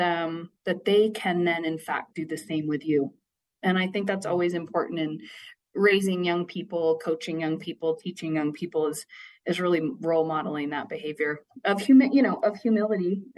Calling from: Wood River, Idaho, United States; really doing some deep work here in Idaho around mental health. And then Monica Reyna is local. I'm calling from Wood River.

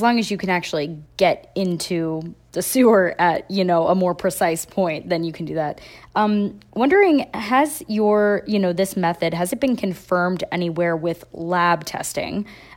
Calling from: Delaware, United States; I'm calling from Newcastle County, Delaware

